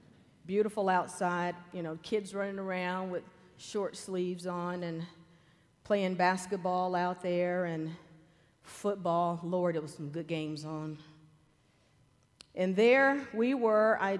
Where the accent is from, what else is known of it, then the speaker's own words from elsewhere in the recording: North Carolina, United States; Now, I'm from North Carolina, so barbecue is not a method the way you cook. It's actually pork chopped up.